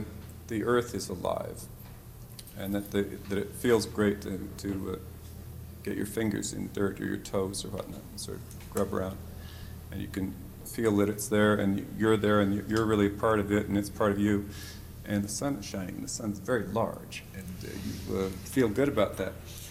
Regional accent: The Dalles, Oregon, United States; I grew up in Oregon in a small town called The Dalles, which is right on the Columbia River, just east of the Cascade Mountains.

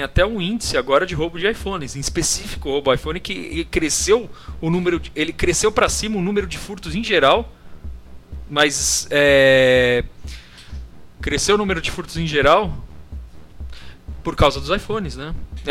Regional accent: São Paulo, Brazil; Eu tô com 36 anos que eu sou de São Paulo.

